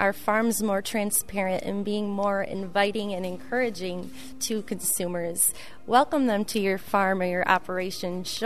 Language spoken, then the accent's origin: English; Fond du Lac, Wisconsin, United States; Well, I am originally hail from Fond du Lac, right down the road from where we are right now in Calumet County